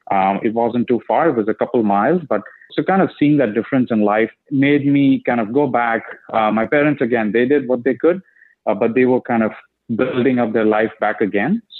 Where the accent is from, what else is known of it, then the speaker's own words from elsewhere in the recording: India; moved away as an adult; being kind of born and raised in India.